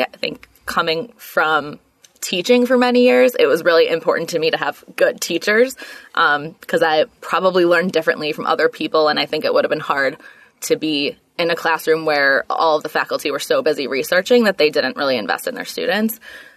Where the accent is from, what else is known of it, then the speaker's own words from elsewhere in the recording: Chicago, Illinois, United States; So I'm born and raised in Chicago.